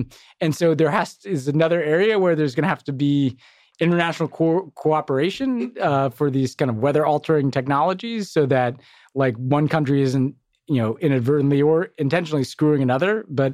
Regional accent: United States; I was kind of proud as an American

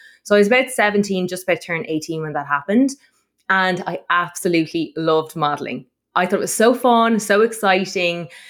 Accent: Munster, Ireland; now in Dublin, Ireland; Yeah, so I live in Ireland. I live in Dublin, but I'm originally from Tipperary.

